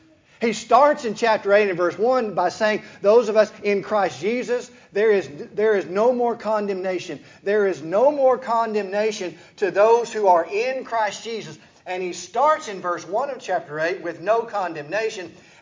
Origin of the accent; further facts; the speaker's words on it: Texas, United States; I grew up in East Texas, so I like to, I reckon this.